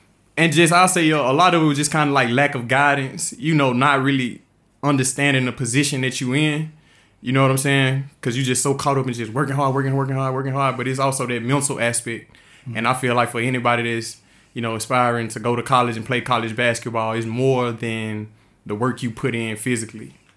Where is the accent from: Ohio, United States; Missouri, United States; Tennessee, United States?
Tennessee, United States; Memphis; now in Florida, United States; So Florida is like, it's like, I'm from Memphis, but Florida is home for